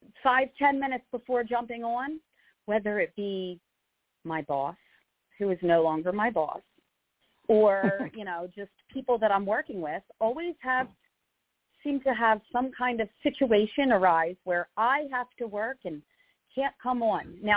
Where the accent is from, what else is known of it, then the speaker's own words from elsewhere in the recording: Philadelphia, Pennsylvania, United States; I'm from Philadelphia, Pennsylvania.